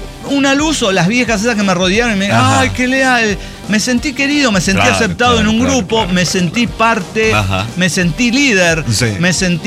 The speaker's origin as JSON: {"language": "Spanish", "town": "Rosario de Lerma", "region": "Salta", "country": "Argentina", "said": "imagínese usted la situación, soy de Rosario de Lerma, Argentina."}